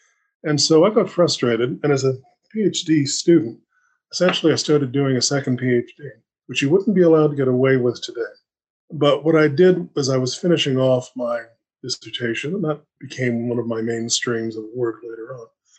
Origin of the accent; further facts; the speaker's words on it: Canada; I'm a Canadian, and because I come from a Five Eyes country